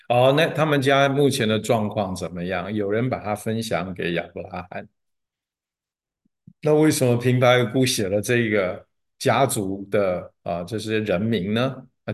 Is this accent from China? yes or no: no; Taiwan; 我是台湾的，南方讲叔公北方我不知道怎么讲。